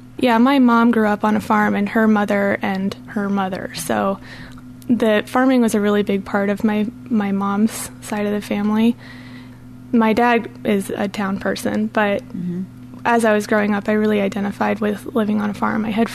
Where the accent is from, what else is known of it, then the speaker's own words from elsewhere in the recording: Sioux Center, Iowa, United States; In northwest Iowa, in Sioux Center. Growing up, looking across the plains